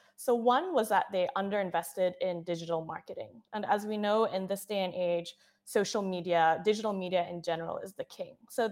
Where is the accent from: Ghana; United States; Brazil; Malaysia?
Malaysia; So Alia, Kylie and I are all friends from Malaysia. We're all Malaysian born and bred